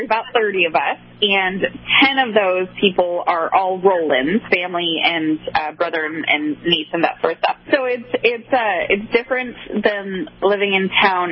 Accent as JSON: {"language": "English", "town": "Fairbanks", "region": "Alaska", "country": "United States", "tie": "born or raised there", "also_born_or_lived": "Anchorage", "said": "I am. I grew up in Fairbanks and Anchorage."}